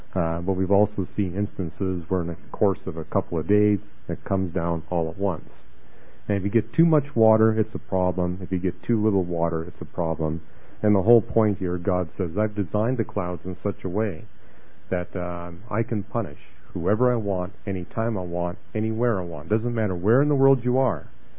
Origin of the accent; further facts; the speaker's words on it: Canada; You know, I grew up in Canada, so I can remember these bears scooting around the ice trying to get the fish